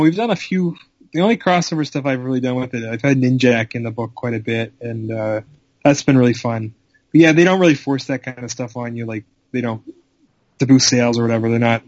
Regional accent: Canada; I guess my passions really, honestly, are hockey, because I'm Canadian, so of course I have to love hockey.

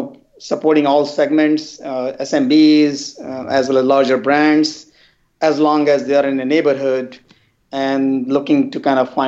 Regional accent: India; English is a second language; moved away as an adult; now in United States; About me, well, I grew up in India and came to Silicon Valley to work for Cisco Systems during the 90s.

